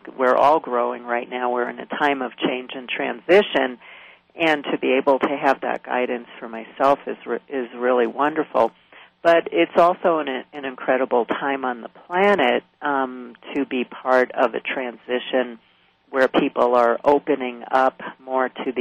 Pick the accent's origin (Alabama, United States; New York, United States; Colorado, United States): New York, United States; moved away as an adult; And I grew up in New York, and it was actually what caused me to leave New York was when I was 18 years old